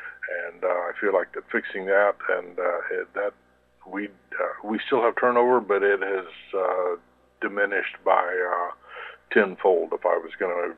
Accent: Columbia, United States; Like I said, I grew up in Columbia, so that was kind of what I was accustomed to.

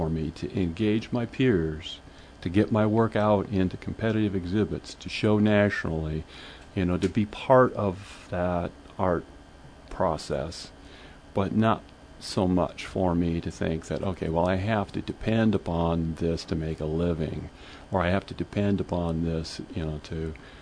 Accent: Iowa, United States; I grew up in Southwest Iowa, in a rural area.

